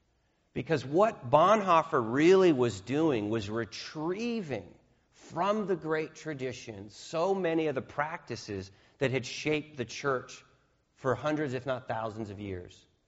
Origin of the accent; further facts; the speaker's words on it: New England, United States; I grew up in New England. I grew up in a church that looks just like this.